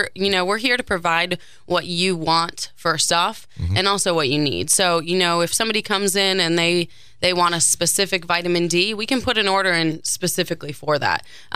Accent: Marquette, Michigan, United States; also born or lived in South Florida; we were living in South Florida for the last five, although I am from Marquette.

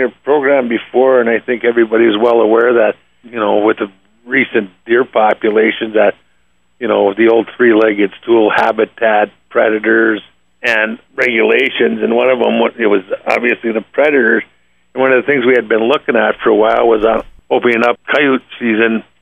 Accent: White Pine, Michigan, United States; now in Ontonagon, United States; I'm from Ontonagon, and I was born and raised in White Pine, Michigan, that not many people can claim.

